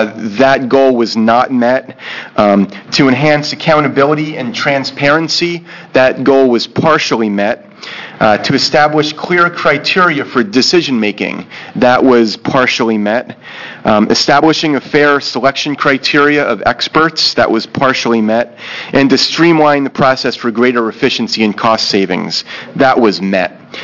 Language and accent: English; Philomath, Oregon, United States; I'm from Philomath, Oregon.